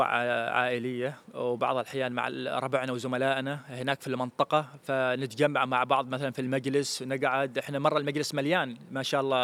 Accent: Morocco; أنا مغربي، أشجع المنتخب المغربي

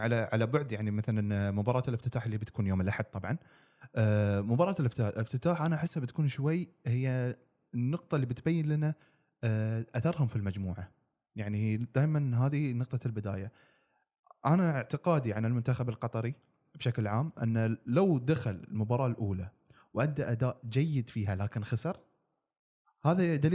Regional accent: Qatar; وانا من قطر.

